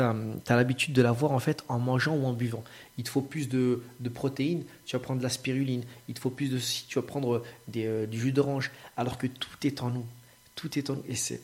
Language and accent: French; Paris, Île-de-France, France; C'est vu que moi, je suis parisien, que je suis né à Paris, j'y suis depuis toute ma vie.